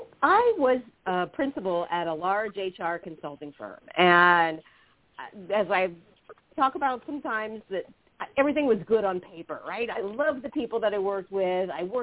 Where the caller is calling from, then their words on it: Bonita Springs, Florida, United States; I'm in Bonita Springs, Florida. So it is about 80 degrees today